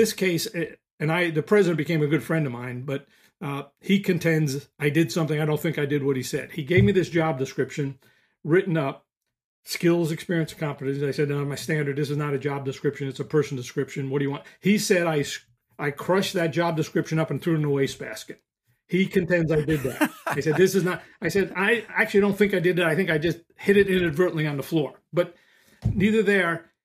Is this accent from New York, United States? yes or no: yes; New York City, New York, United States; born there; I was born in the Bronx, New York City